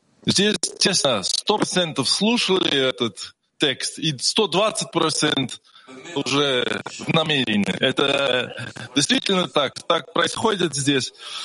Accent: Kazakhstan; Я думаю, я единственный из Казахстана

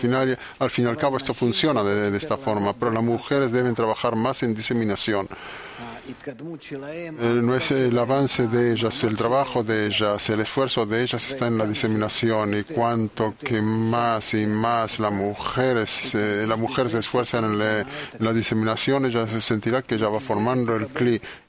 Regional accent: New York, United States; de Nueva York.

